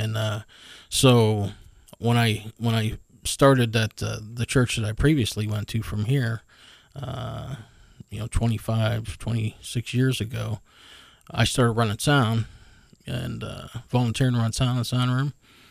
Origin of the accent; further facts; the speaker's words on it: Youngstown, Ohio, United States; I grew up in a town in Youngstown, on the west side of Youngstown. A street called Argo Street, it was a cul-de-sac